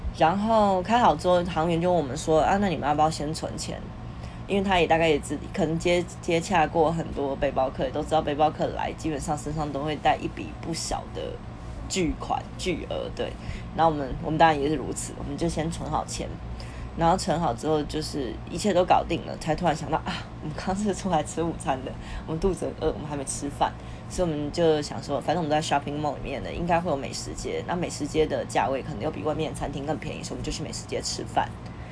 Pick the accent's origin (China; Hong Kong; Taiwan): Taiwan; now in Australia; 他知道我们从台湾来的